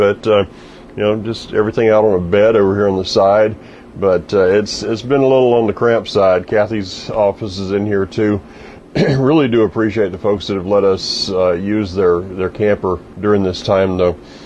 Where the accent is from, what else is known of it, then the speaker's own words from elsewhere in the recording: Florida, United States; Literally, this feels like what I grew up in Florida. The thing is that when I was growing up in Florida, in the middle of it, you didn't notice it